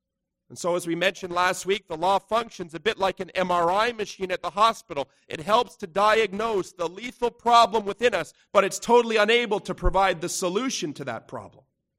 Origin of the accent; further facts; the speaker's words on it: Canada; As Canadian Christians, we ought to pray and to work towards a society and a nation